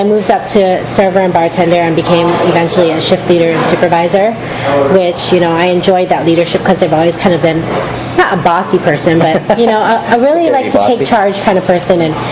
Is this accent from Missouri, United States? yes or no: no; Honolulu, Hawaii, United States; born there; I was born in Honolulu, Hawaii.